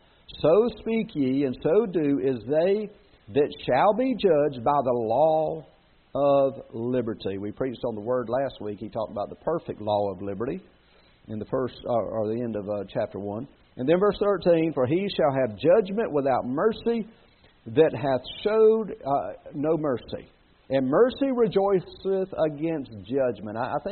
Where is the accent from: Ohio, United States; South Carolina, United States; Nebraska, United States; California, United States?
South Carolina, United States; And I'd say, no, we're from South Carolina. We're just on vacation.